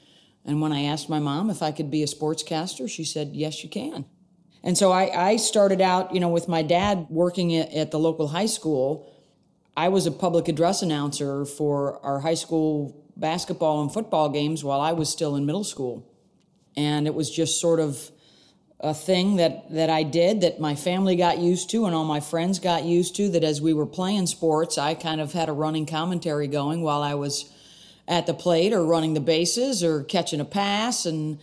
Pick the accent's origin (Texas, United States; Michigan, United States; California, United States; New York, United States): New York, United States; Syracuse; I grew up in Syracuse, New York, and my dad was a high school basketball coach and a teacher.